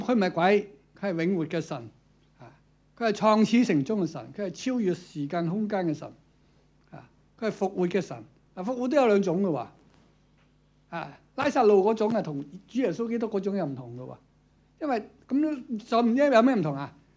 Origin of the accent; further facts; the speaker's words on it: China; 我們中國人呢講一句古老的說話叫做患難見真情